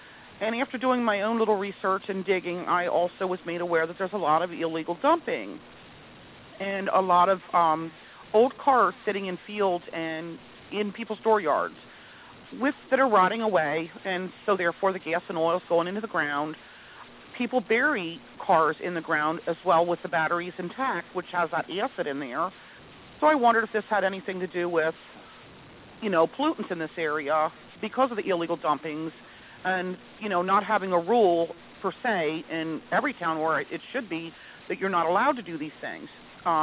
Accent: Pennsylvania, United States; moved away; I'm originally from Lancaster County, Pennsylvania, but I've lived here since 86.

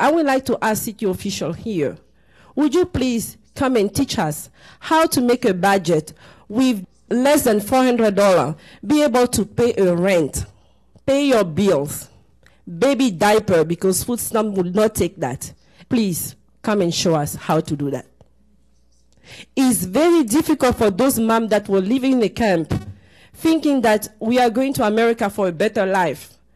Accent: Côte d’Ivoire; now in Portland, United States; When you see me in the street of Portland, you will think that I'm African American. Until I say hi to you, then you will say, "You have an accent. Where are you from?" I will say, "I'm from Ivory Coast."

